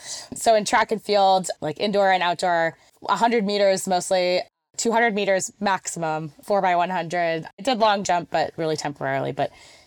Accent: Connecticut, United States; I am from Connecticut, born and raised. So obviously in the United States, relatively close to New York City.

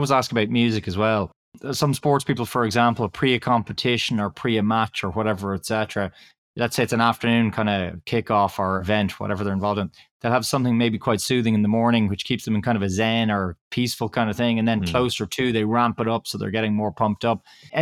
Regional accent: Ireland; first language English; because of course I'm Irish, right? So I grew up with English as my native language, I guess, or my mother tongue, more or less.

